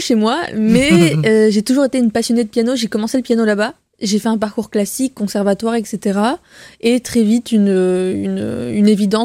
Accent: Beirut, Beirut Governorate, Lebanon; Alors, j'ai grandi au Liban. Mon père est libanais, ma mère est française. Je suis née à Beyrouth et j'ai passé toute mon enfance au Liban.

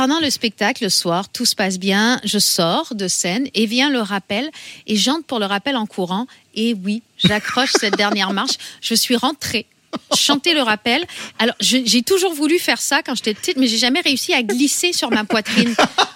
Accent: New Brunswick, Canada; Et moi je suis donc une Acadienne aussi. On me dit souvent québécoise, mais je suis née au Nouveau-Brunswick. J'ai grandi d'ailleurs au Nouveau-Brunswick.

